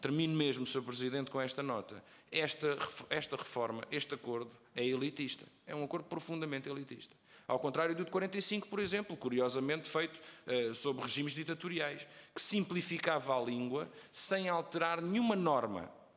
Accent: Brazil; born there; Eu sou brasileiro, e, portanto, nasci no Brasil, grande parte da minha vida está ligada ao Brasil, vou regularmente ao Brasil

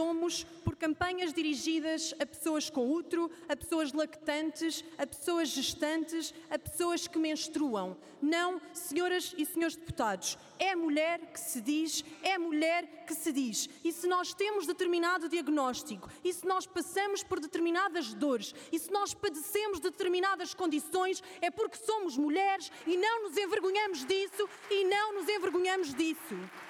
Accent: Portugal; como mulheres e como portuguesas

